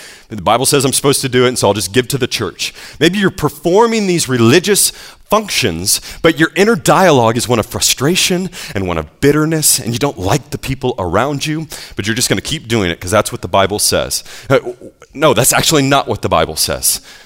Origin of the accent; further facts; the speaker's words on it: the South, United States; I'm from the South, I've returned to the South now, and I know how it goes here sometimes.